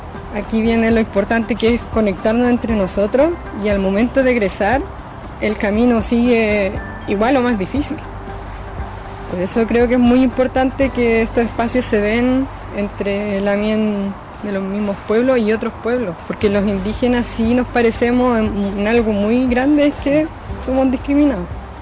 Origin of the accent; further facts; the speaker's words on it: Milof, Araucanía, Chile; now in Santiago, Chile; Yo llegué hace más de 10 años a Santiago. Vengo de Milof de Quechucahuín, novena región, familia Lafkenche. Y en estos más de 10 años todavía no me acostumbro a Santiago.